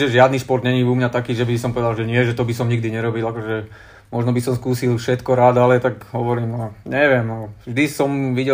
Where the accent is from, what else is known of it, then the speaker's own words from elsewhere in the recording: Čierny Balog, Banská Bystrica Region, Slovakia; Som chlapec z Čierneho Balogu, čiže začalo to všetko tam